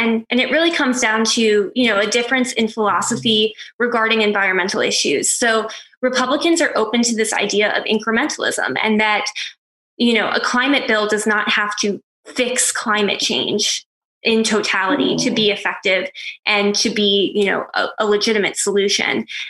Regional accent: Pennsylvania, United States; in my home state of Pennsylvania, Three Mile Island

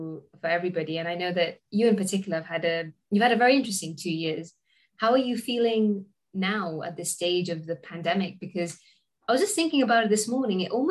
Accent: Gibraltar; where I was born and raised in Gibraltar, things were quite good.

